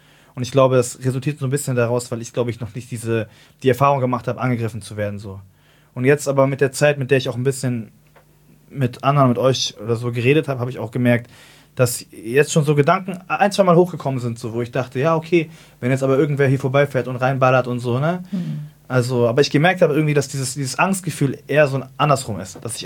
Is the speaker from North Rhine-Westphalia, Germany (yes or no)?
no; Hamburg, Germany; so in den Hamburg, also ich bin ja so in Altona groß geworden